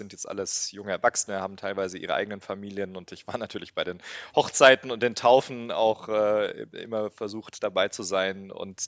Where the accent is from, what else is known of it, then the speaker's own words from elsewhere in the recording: Baden-Württemberg, Germany; ja, ich bin im Schwarzwald aufgewachsen, in einem kleinen Dorf und wo alles recht homogen und überschaubar war und auch immer noch ist.